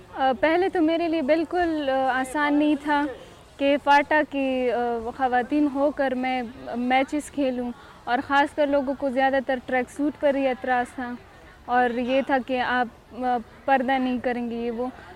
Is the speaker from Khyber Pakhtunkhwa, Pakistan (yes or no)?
yes; Khyber Pakhtunkhwa, Pakistan; اور میں خیبر ایجنسی سے تعلق رکھتی ہوں. میں پیدا بھی وہیں پر ہوئی ہوں اور ابھی سیکنڈ ایئر بھی وہیں سے کر رہی ہوں. میں آرمی کالج اور اسکول میں پڑھتی ہوں